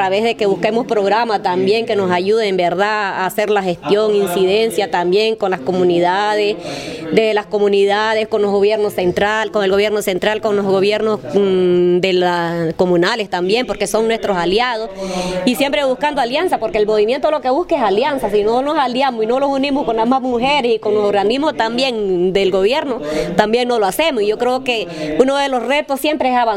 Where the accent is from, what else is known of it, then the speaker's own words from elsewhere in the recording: Nueva Segovia, Nicaragua; Somos de Nueva Segovia, de municipio de Jinotega, Matagalpa, Huaco, Estelí, todo Matagalpa